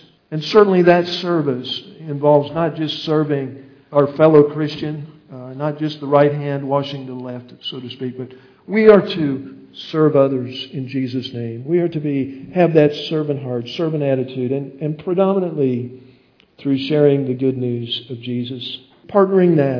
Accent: Illinois, United States; now in California, United States; We came from Illinois, many of you know, and Illinois is a little different than California.

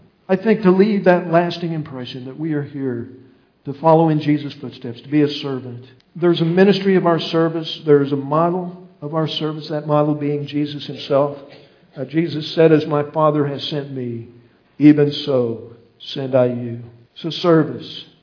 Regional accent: Illinois, United States; now in California, United States; We came from Illinois, many of you know, and Illinois is a little different than California.

